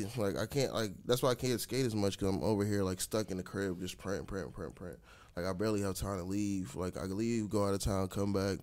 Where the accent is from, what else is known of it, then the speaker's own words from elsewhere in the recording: Miramar, Florida, United States; Okay, I was like Miramar Pines.